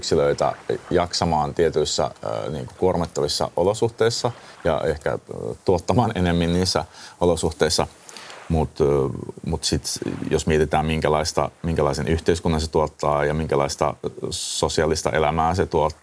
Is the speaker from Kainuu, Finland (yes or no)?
no; Hamina, Kymenlaakso, Finland; Et mä vartuin aikuiseksi ja nuoreksi Haminassa, pikkukaupungissa, ja oli siis 90-luvun lama